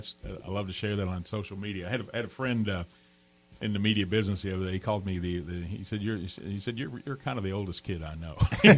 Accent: Leitchfield, Kentucky, United States; sold records in my hometown of Litchfield, Kentucky. I grew up near Litchfield.

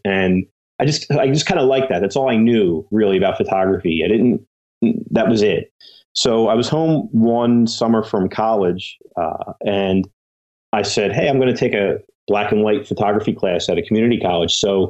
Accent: Philadelphia, Pennsylvania, United States; So like I said, I grew up in Northeast Philadelphia. I don't know if anyone in the audience knows the area, but Northeast Philadelphia

